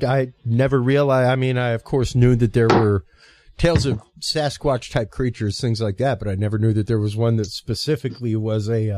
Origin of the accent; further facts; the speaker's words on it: Austin, Texas, United States; Okay, I'm from Austin, the town of tacos.